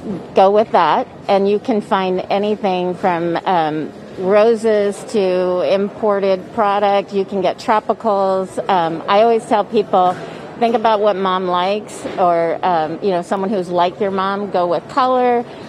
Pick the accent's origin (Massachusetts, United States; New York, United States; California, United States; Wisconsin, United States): California, United States; San Diego; now in San Francisco, United States; I grew up in San Diego and I moved here in 89.